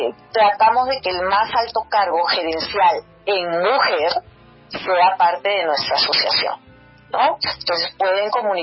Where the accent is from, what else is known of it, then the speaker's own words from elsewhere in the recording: Colombia; una emoción de poder postular a mi tierra, a Colombia